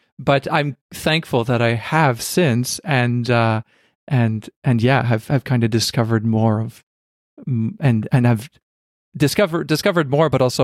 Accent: Canada; even though I'm Canadian, like you, like, and it seems like it's in our blood

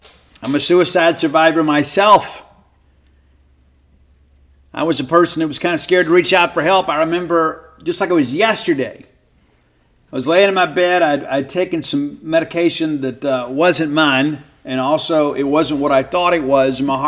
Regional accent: Bible Belt, United States; Of course, I grew up in the Bible Belt, you know, part of a Levite tribe.

